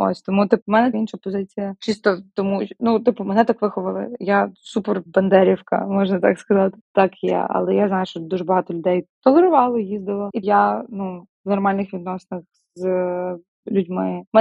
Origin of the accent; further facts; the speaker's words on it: Lviv, Lviv Oblast, Ukraine; Я зі Львова, знаєте?